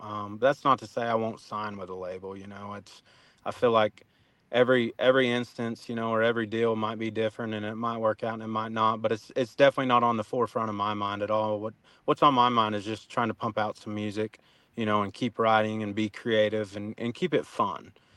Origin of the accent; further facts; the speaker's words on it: Oklahoma, United States; "Man, I come from Oklahoma. Like, Red Dirt's inspired me." And I said, "So, I mean, obviously that's in my blood, you know, is Red Dirt music."